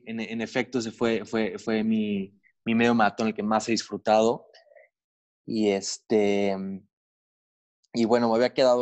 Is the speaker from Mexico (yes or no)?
yes; Mexico; soy mexicano, ¿no? Que como que nos encanta el tema de las reuniones